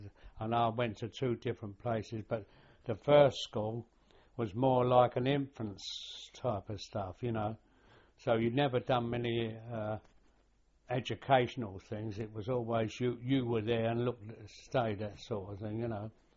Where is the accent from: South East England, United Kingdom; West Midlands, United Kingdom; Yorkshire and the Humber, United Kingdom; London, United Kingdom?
London, United Kingdom; Limehouse; born there; Well, I was born in Limehouse in 1931.